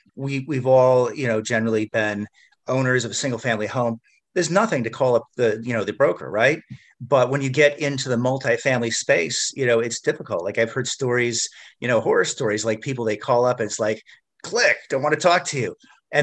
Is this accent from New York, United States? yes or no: no; Michigan, United States; I'm from Southeast Michigan.